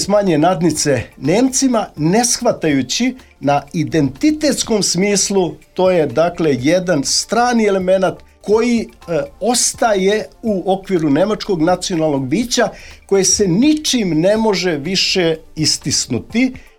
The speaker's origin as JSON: {"language": "Serbian", "country": "Serbia", "said": "što mi kao Srbi zaista smo najbolje osjetili."}